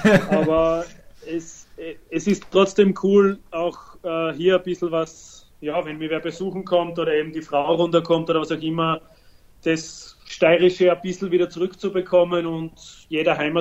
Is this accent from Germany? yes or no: no; Austria; now in Italy